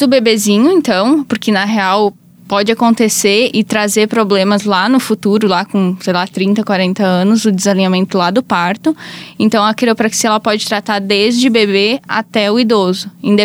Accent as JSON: {"language": "Portuguese", "town": "Taquari", "region": "Rio Grande do Sul", "country": "Brazil", "tie": "born or raised there", "said": "Não, sou natural de Itaquari."}